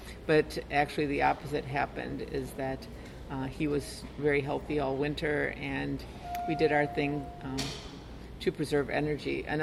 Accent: Princeton, Wisconsin, United States; Well, I was born on June 4th, 1951, and I grew up in Princeton, Wisconsin.

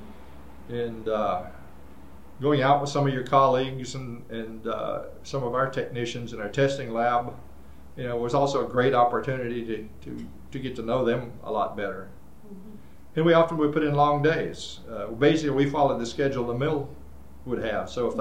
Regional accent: West Virginia, United States; In my case, I'm from West Virginia, so for that one, I already knew a lot about it.

